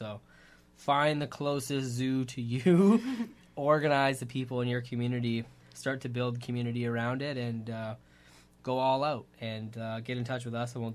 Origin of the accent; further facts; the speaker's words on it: Port Maitland, Ontario, Canada; I grew up in Port Maitland, Ontario, which is a small village outside of Dunnville, Ontario. And it is right where Lake Erie meets the Grand River.